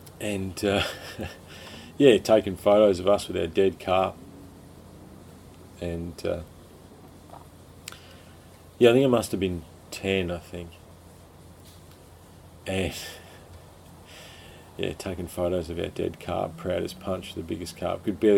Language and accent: English; Victoria, Australia; You know, I grew up in Victoria, you know, had a sharing in my hand 8 months of the year.